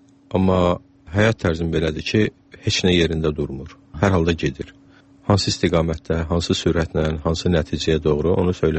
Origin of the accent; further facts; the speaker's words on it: Shamkir, Shamkir District, Azerbaijan; also born or lived in Ganja; doğulmuşam. Bunun da səbəbi ondan ibarət olub ki, o zaman Şəmkirdə doğum evi olmayıbdı. Amma Şəmkirdə böyümüşəm, 7 yaşımadək Təzəkənddə, sonra rayon mərkəzində, məktəb yaşımacan nənəmin, babamın yanında böyümüşəm.